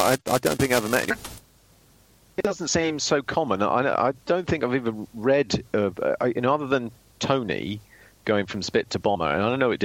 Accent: United Kingdom; it was a Belgian controller on a NATO AWACS as a Brit defending Washington, D.C.

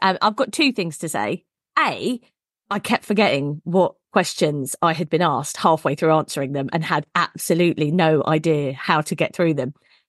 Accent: United Kingdom; It's the curse of being British is saying thank you constantly.

